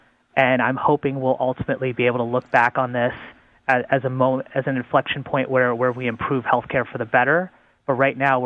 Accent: Florida, United States; funny enough, I'm from South Florida.

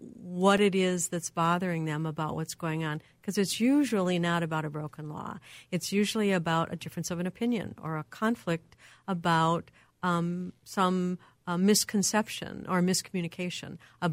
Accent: Minneapolis, Minnesota, United States; I mean, I grew up in Minneapolis, in South Minneapolis, where we used to do block parties

